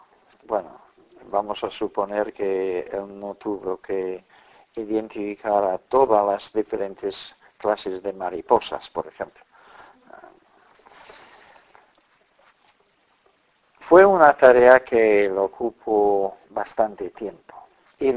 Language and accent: Spanish; England, United Kingdom; Spanish is a second language; Si alguna vez vais a mi país de origen, Inglaterra, descubriréis que hay muchas personas raras.